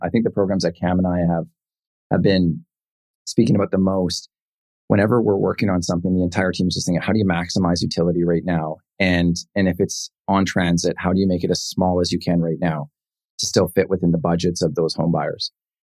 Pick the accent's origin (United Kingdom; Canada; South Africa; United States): Canada; Penticton, British Columbia; something really exciting that's coming to the Okanagan, Penticton, this is my hometown.